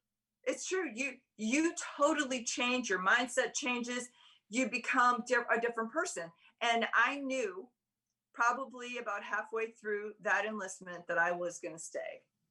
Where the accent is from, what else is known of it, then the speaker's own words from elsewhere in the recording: Caucallen, Michigan, United States; now in Jacksonville, United States; I'm originally from Caucallen, Michigan. I didn't stutter. That is the name, Caucallen, Michigan.